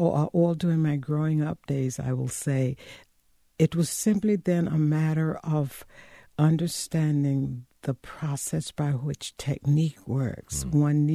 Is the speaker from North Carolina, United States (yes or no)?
yes; Macon, North Carolina, United States; also born or lived in Guilford County; We grew up in Warren County, in the northeast, just 7 miles short of the Virginia line, in a little hamlet called Macon.